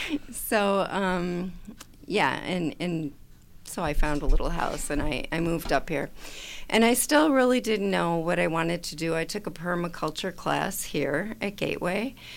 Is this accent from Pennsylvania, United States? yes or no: no; Chicago, Illinois, United States; accent: Chicago; I'm originally from Chicago. You can probably hear that in my accent.